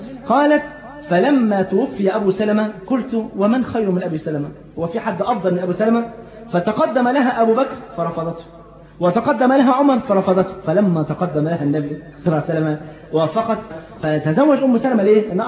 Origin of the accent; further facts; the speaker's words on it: Egypt; احنا عندنا في مصر هنا